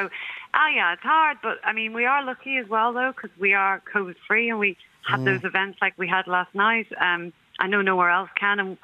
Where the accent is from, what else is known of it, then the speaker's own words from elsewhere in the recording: Connacht, Ireland; I'm from County Mayo. I've still got lots of family back there.